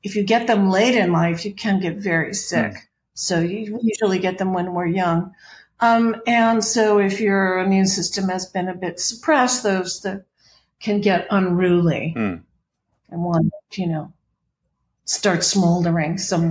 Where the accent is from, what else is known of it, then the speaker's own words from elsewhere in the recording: Los Angeles, California, United States; I grew up in Los Angeles, which is a car culture, and you get in a car to go two blocks.